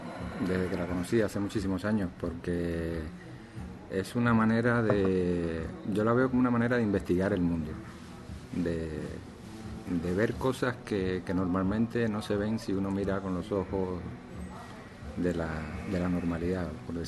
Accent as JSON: {"language": "Spanish", "town": "Sagua la Grande", "region": "Villa Clara", "country": "Cuba", "tie": "born there", "said": "Yo nací en Sagua la Grande, en Villa Clara. Eso está por el centro de la isla."}